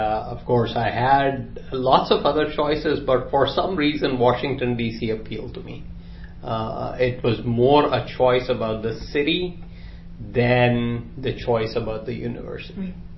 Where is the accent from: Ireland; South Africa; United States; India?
India; Hyderabad, Telangana; Growing up in Hyderabad, it's a very unique, I would say, as a background. One of the few cities that has a Muslim majority in India.